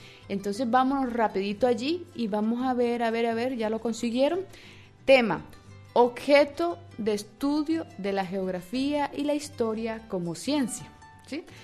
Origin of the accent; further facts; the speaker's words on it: Venezuela; moved away; en mi tierra, en mi país, soy venezolana, se le dice stop, pero aquí se le dice Tutti Frutti.